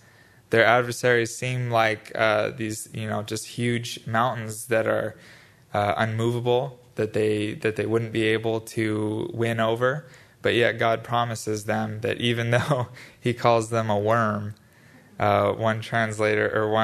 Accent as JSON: {"language": "English", "town": "Borrego", "region": "California", "country": "United States", "tie": "born or raised there", "said": "It really did kind of have a homey feel to it, just growing up in Borrego."}